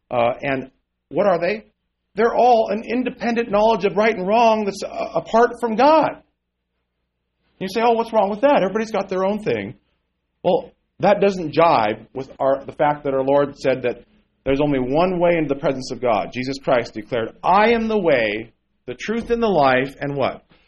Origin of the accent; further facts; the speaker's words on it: Eugene, Oregon, United States; I grew up in Eugene, Oregon. So during the time when I grew up, you know, everybody was in my high school.